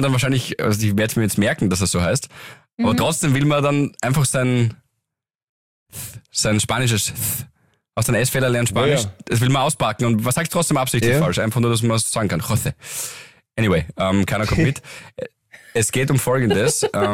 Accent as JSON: {"language": "German", "town": "Graz", "region": "Styria", "country": "Austria", "said": "Wir sind ja Grazer Buben."}